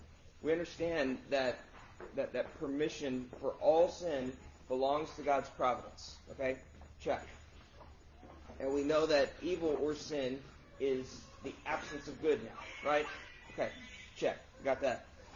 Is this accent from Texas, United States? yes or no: yes; Texas, United States; As a boy growing up in South Texas, right, my dad always used to tell me to keep the door closed